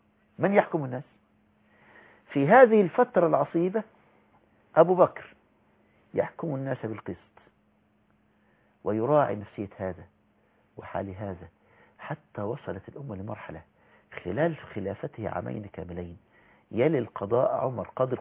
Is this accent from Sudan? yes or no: no; Egypt